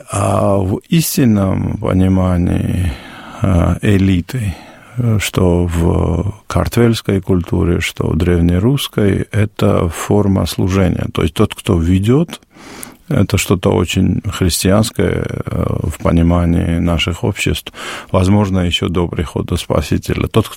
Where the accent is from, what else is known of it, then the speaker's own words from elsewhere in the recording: Georgia; Я родился в 70-м году. Вырос в Советской Грузии